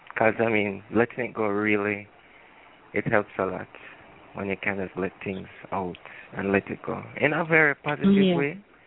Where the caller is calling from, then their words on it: Jamaica; and I'm calling from Jamaica.